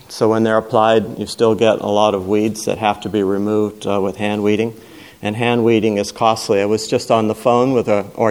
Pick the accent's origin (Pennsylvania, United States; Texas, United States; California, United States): California, United States; I thought as a Californian I'd take this opportunity to welcome you to California